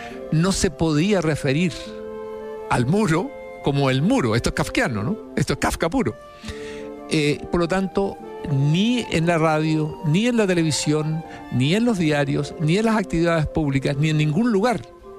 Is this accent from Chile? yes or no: yes; Chile; tenía una experiencia de vida como latinoamericano, como chileno, como persona de como joven de esa época